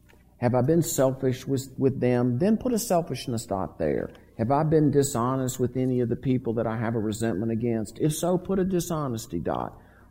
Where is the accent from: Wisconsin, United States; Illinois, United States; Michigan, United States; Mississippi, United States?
Mississippi, United States; I'm from Mississippi. We'll just run right by you.